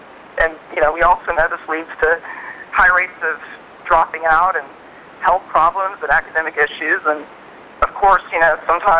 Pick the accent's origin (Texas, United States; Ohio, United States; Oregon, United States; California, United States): Texas, United States; Houston; I actually woke up in my hometown of Houston, Texas, and I was visiting my dad, so it was really special to be, you know, in the city where I was born and to be with my dad.